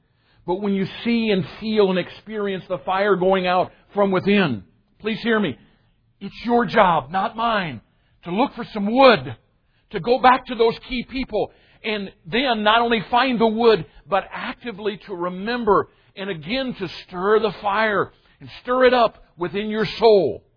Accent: United States; I grew up on the Mississippi River.

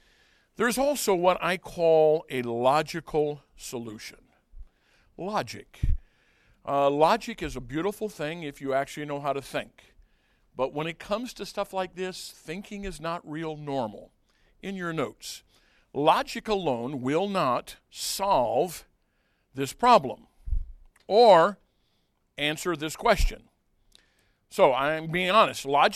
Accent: United States; I can speak on this because I am an American

